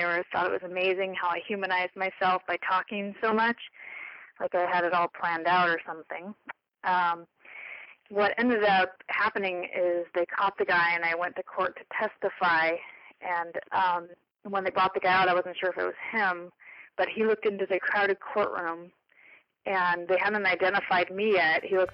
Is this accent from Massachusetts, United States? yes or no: no; California, United States; I grew up in Orange County. My parents are still together.